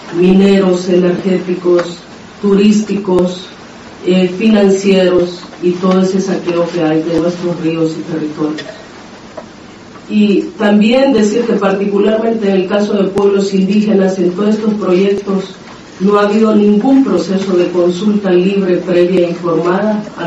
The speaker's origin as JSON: {"language": "Spanish", "country": "Honduras", "said": "como Lenca, como Copín, como hondureñas y hondureños que estamos acá"}